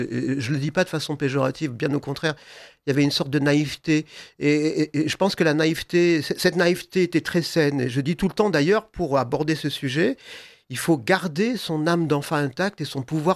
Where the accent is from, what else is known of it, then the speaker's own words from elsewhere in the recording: Provence-Alpes-Côte d'Azur, France; Moi, je suis provençal. J'ai grandi en Provence. J'ai passé plein de temps à Saint-Tropez.